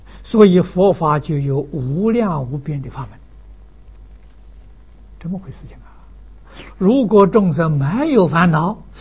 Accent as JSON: {"language": "Chinese", "country": "China", "said": "我们中国人讲气氛呢，那真好"}